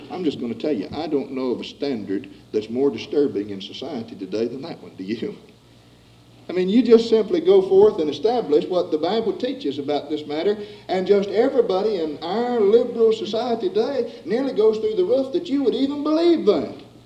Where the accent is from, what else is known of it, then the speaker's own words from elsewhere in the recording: West Virginia, United States; I guess I grew up in West Virginia and I knew you had to be careful where you stepped.